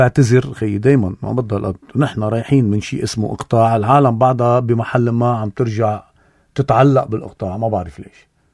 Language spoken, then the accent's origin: Arabic; Syria; أنا سوري على الكلمة